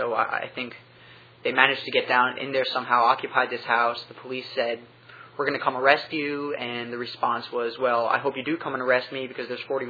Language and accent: English; New York, United States; where I grew up on Long Island is, you know, fairly somewhat affluent, middle class, sheltered life